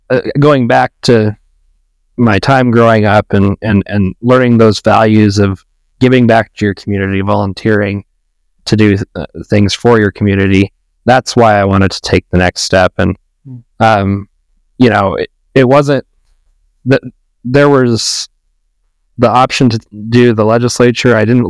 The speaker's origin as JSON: {"language": "English", "town": "Rock Springs", "region": "Wyoming", "country": "United States", "tie": "born or raised there", "said": "Yeah, I'm born and raised in Rock Springs, Wyoming, and have grown up and with the passion of serving my community."}